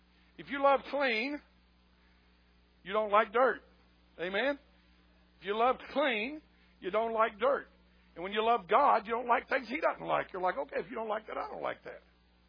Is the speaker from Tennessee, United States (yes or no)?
yes; Bucksnort, Tennessee, United States; I'm the redneck from Tennessee, from the great city of Bucksnort. That's the exit off of Interstate 40.